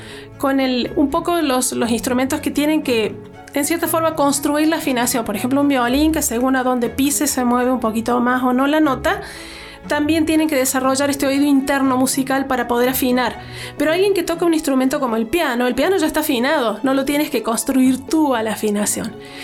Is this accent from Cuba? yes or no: no; Córdoba, Argentina; Bueno, yo soy argentina, soy de Córdoba, Argentina